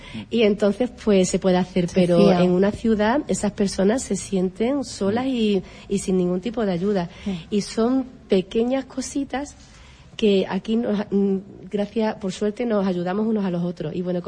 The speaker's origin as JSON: {"language": "Spanish", "town": "Seville", "region": "Andalusia", "country": "Spain", "tie": "born there", "said": "Nací en Sevilla."}